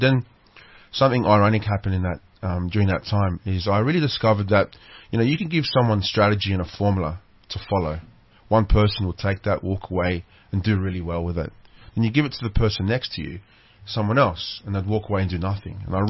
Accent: Sydney, New South Wales, Australia; I'm from Sydney, Australia

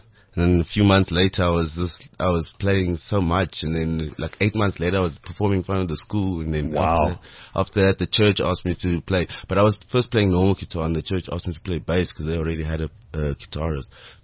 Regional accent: South Africa; as a black kid growing up in South Africa, coming out of the apartheid era, I was in an Afrikaans school. Like, I grew up Afrikaans all the way. So I was primary school Afrikaans and high school Afrikaans and church Afrikaans, at home Afrikaans.

